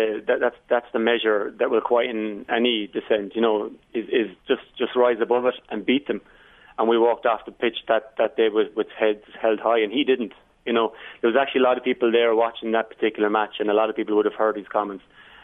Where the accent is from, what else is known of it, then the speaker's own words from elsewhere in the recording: Munster, Ireland; we're brought up as young Irish men, and certainly I was brought up in Kerry to think, you know, masculine is good and to be masculine.